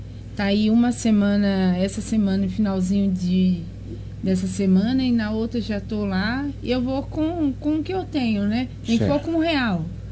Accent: Bahia, Brazil; Sou baiana.

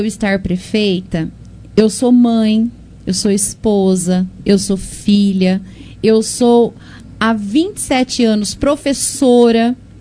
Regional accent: Areias, Brazil; Realmente, somos da roça, né? Ele é da Tabarana, eu sou da Areias.

